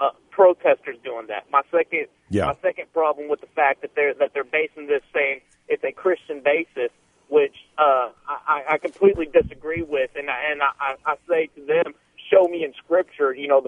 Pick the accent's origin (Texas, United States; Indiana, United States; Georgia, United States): Texas, United States; Houston; I know, you know, I'm from Houston, from Texas. I'm also a police officer.